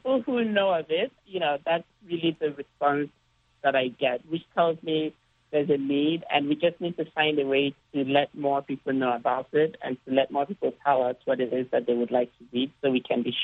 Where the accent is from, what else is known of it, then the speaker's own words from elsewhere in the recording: Nigeria; When I was young growing up in Nigeria